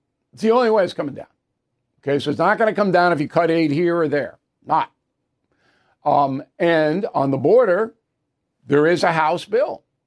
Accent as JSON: {"language": "English", "country": "United States", "said": "I'm not a party guy. I'm an American guy."}